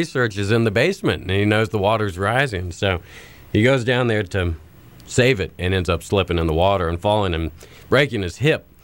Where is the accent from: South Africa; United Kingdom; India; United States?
United States; Greensboro, North Carolina; But the genesis of this story came from when I was growing up in Greensboro.